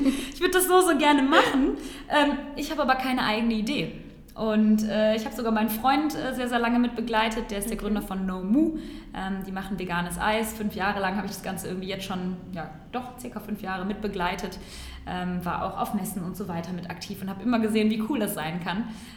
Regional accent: North Rhine-Westphalia, Germany; now in Cologne, Germany; ich komme aus dem Ruhrgebiet.

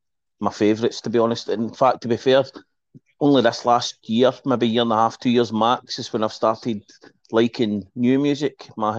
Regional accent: Stevenston, Scotland, United Kingdom; I'm from Stevenson in Ayrshire in Scotland.

